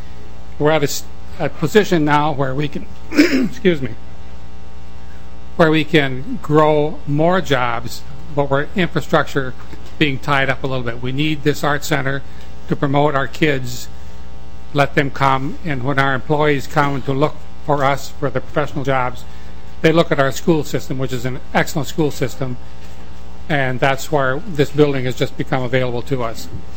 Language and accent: English; Chatfield, Minnesota, United States; I'm retired from Tuohy Furniture. I spent my whole life in Chatfield, Minnesota